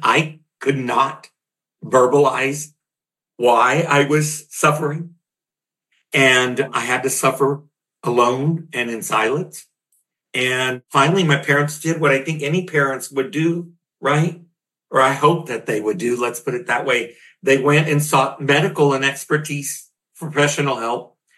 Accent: Harlingen, Texas, United States; Came back to the Rio Grande Valley down on the frontera where I grew up in Harlingen, Texas, and right along the Mexican border.

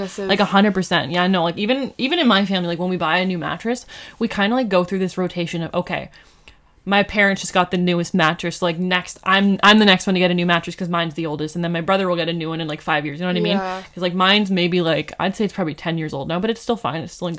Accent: Whitby, Ontario, Canada; even in my hometown in Whitby

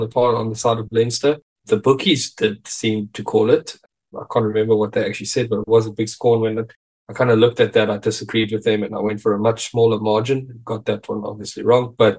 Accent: South Africa; as a South African

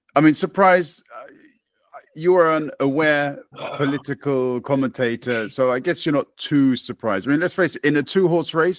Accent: London, United Kingdom; I grew up in London.

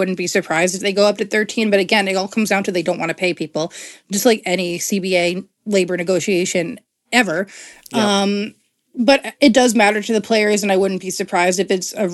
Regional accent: Boston, Massachusetts, United States; I'm from Boston. Where I'm from, everyone's mad about everything. And out here in the Bay, everything has been like really chill.

